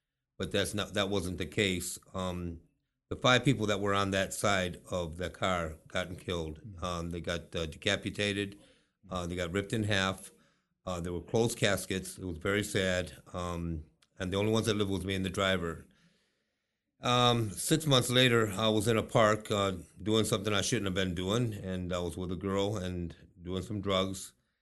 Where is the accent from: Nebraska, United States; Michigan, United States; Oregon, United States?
Michigan, United States; Detroit; I was raised in Detroit in the 50s. And then in the 60s, we lived there right after the riots.